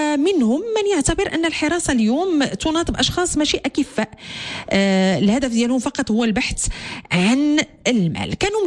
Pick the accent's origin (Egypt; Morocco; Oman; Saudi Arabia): Morocco; حنا كمغاربه كمواطنين